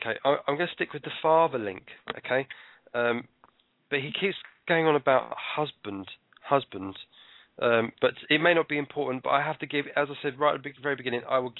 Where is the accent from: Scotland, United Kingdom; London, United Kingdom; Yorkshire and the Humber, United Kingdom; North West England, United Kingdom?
London, United Kingdom; obviously I was raised in London